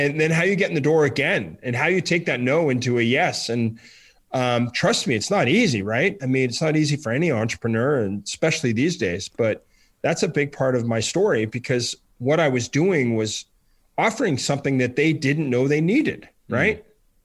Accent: Ottawa, Ontario, Canada; Well, I grew up in Ottawa. We grew up in a very social town, government town.

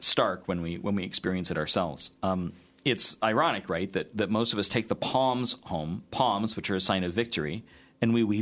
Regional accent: Iowa, United States; it's because I'm from Iowa and don't know palm trees very well.

